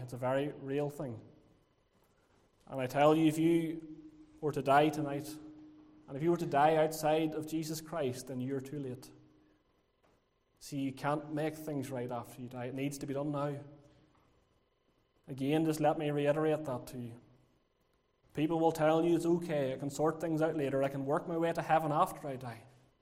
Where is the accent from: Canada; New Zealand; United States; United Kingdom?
United Kingdom; Lurgan, Northern Ireland; accent: Lurgan; also born or lived in Liverpool; they're wondering where my Scouse accent is. But I have a Lurgan accent instead, so I don't know which is better or which is worse.